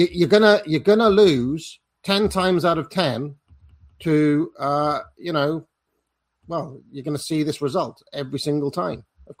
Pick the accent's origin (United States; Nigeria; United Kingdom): United Kingdom; England; I would have voted Reform if they didn't alienate me as an Englishman.